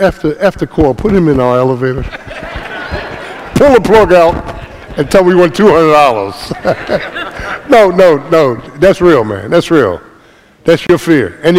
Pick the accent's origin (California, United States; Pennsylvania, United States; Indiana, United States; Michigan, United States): Pennsylvania, United States; Philadelphia; So my kids didn't grow up in Philly. I did.